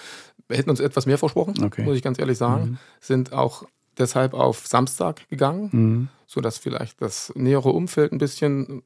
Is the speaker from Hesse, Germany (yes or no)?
no; Dingelstädt, Thuringia, Germany; also born or lived in Wachstedt; Also wir sind damals 1974 von Wachstedt nach Dingelstedt gezogen.